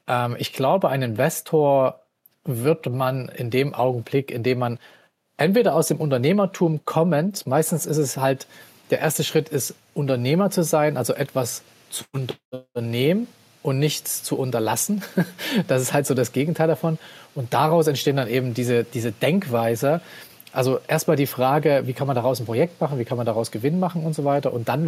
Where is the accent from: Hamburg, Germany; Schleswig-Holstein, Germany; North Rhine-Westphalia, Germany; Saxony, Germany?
Saxony, Germany; Leipzig; Ich komme ursprünglich aus Leipzig